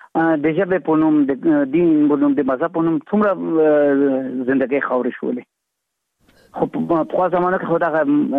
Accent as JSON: {"language": "Pashto", "country": "Afghanistan", "said": "نو موږ د افغانستان افغانان یو، موږ ته افغانستان خپل وطن ده"}